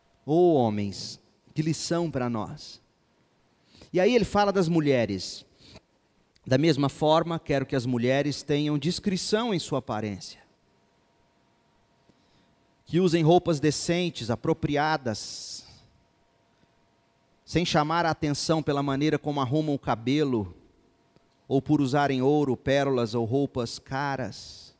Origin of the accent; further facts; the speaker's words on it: Goiás, Brazil; eu sou goiano do pé rachado, eu sou minhoca, eu sou da terra. Mas eu vivi 17 anos fora daqui.